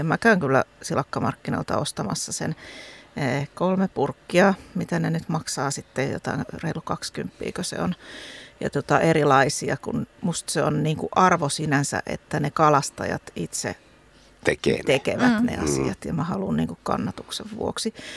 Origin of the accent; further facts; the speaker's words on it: Tampere, Pirkanmaa, Finland; also born or lived in Kuopio; mä oon Tampereelta kotosi ja syötiin kyllä silakkaa aika paljon lapsena. Mutta se on jännä sitten, kun me muutettiin opiskelemaan Kuopioon